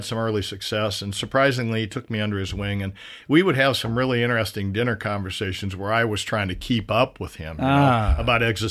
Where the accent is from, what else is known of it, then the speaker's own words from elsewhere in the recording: Ottumwa, Iowa, United States; Well, you know, it's a town then of about 30,000. It's smaller now, and it was the classic kind of town.